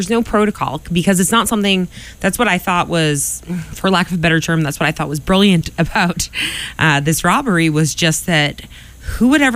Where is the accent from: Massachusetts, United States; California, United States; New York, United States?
Massachusetts, United States; Quincy; And I grew up in Quincy, represent